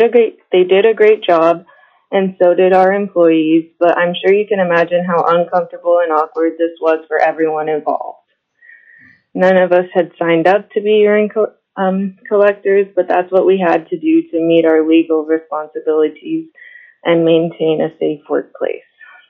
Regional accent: Kotzebue, Alaska, United States; now in Barrow, United States; Well, I grew up in Kotzebue. I'm proud to call Barrow home.

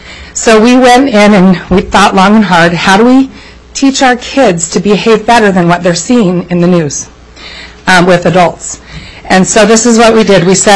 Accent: Kodiak, Alaska, United States; I'm a 43-year Alaskan, born and raised in Kodiak.

